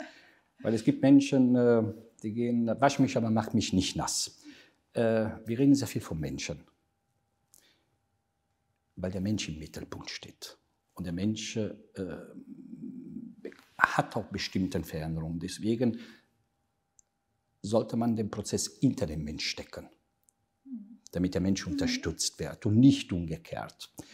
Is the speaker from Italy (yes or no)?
yes; Italy; Als Italiener war ich zu einem großen, namhaften italienischen Konzern.